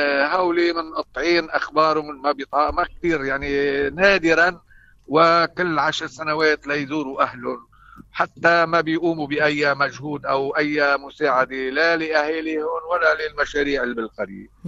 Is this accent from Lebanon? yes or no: yes; Sfinet el-Qaitaa, Akkar, Lebanon; بلدتنا نحن كبلدة، مثل ما قلت وذكرت إنه نحن سفينة القيطع هي بقضاء عكار،